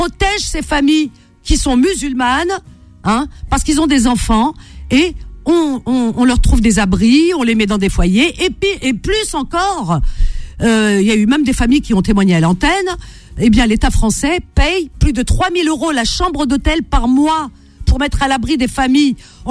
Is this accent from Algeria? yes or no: yes; Algeria; moi, je suis musulmane, je suis algérienne